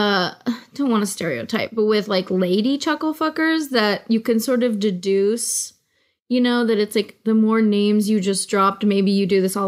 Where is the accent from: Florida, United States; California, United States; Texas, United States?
California, United States; I'm from the Bay Area and it's like a very, it's like a place with a lot of local pride